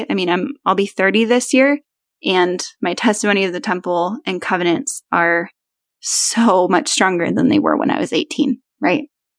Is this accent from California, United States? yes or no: yes; California, United States; I thought, man, I needed to go because I grew up in California.